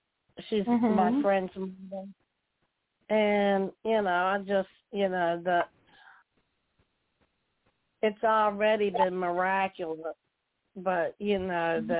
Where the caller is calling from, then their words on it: Virginia, United States; from Virginia.